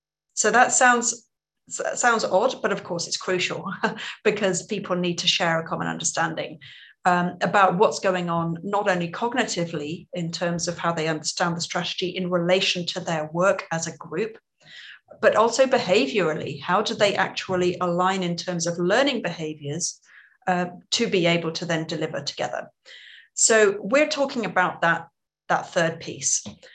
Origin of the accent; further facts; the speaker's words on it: United Kingdom; now in Netherlands; I'm British. I'm based in the Netherlands. I married a Dutchman